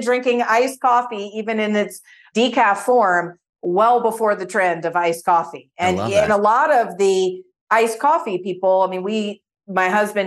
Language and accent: English; New Orleans, Louisiana, United States; I grew up in New Orleans, which is where, I mean, when I was drinking coffee, iced coffee.